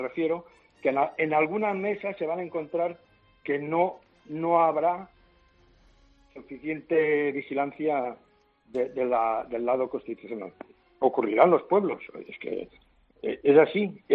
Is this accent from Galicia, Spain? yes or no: no; Tremp, Catalonia, Spain; Mira, yo soy catalán, soy militar. Vivo y he nacido en el Pallars, en Tremp.